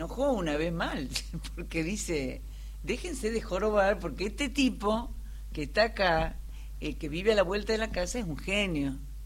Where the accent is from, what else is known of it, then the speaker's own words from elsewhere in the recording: Salta, Argentina; de Salta.